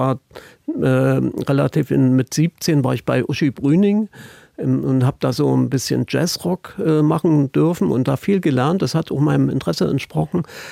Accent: Halle, Saxony-Anhalt, Germany; Meine Mutter war im Landestheater Halle angestellt. Und ich bin da im Theater groß geworden im Prinzip.

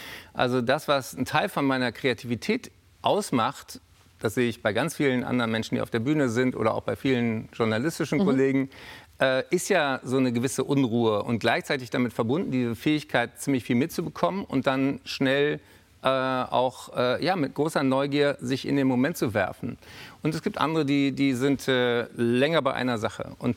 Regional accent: Berlin, Germany; in Berlin, in meiner Heimatstadt

